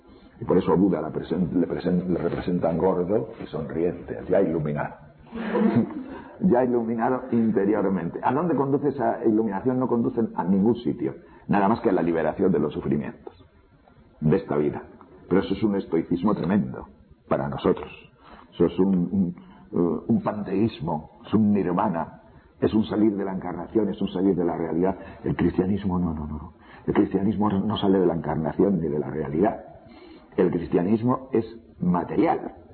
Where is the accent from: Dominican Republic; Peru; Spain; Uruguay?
Spain; Tejerina, Castile and León; soy de un pueblo que se llama Tejerina, provincia de León. Mi pueblo es un pueblo de transhumancia.